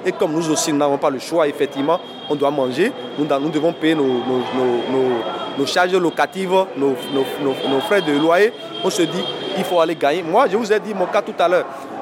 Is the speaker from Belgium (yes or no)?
no; Benin; now in Marseille, France; Je suis originaire du Bénin.